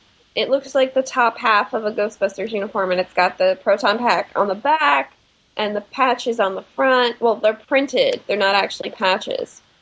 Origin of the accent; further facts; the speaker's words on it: Manhattan, New York, United States; I'm a Manhattanite. I'm not going to say, what do I know? I'm a New Yorker, because that's your line